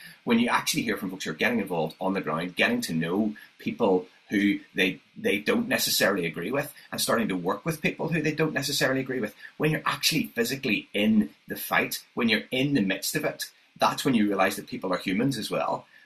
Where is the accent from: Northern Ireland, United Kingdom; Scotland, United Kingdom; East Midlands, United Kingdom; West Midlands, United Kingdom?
Northern Ireland, United Kingdom; I mean, I see this because I come from Northern Ireland.